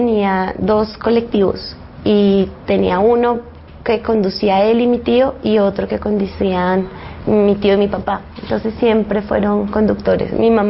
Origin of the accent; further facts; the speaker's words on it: Bogotá, Colombia; born there; Y mi familia materna es de colonización antioqueña, del norte del Tolima. Como que soy bogotana porque nací aquí, pero no tengo una raíz bogotana. Yo me siento del Tolima, de Cundinamarca, de Boyacá.